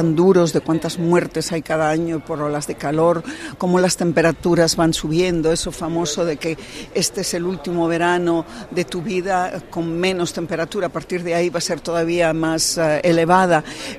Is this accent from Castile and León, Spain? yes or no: no; Asturias, Spain; yo soy de Asturias y 30 grados ya nos supone casi una crisis climática